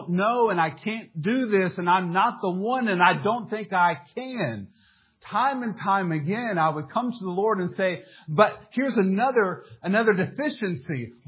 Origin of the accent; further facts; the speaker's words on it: Atlanta, Georgia, United States; I grew up in the Atlanta area. I remember in high school, I made pretty good grades, except for one class.